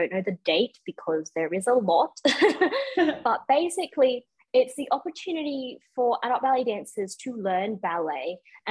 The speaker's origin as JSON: {"language": "English", "town": "Perth", "region": "Western Australia", "country": "Australia", "tie": "born or raised there", "also_born_or_lived": "Sydney / Melbourne", "said": "Yes, so that is, I'm moving back to Perth. I grew up in Perth, lived in Sydney, lived in Melbourne, now live on the south coast of Sydney, back to Perth."}